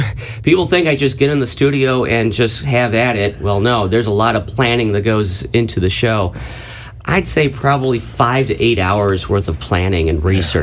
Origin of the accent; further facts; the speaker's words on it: St. Louis, Missouri, United States; now in Cleveland, United States; I grew up in St. Louis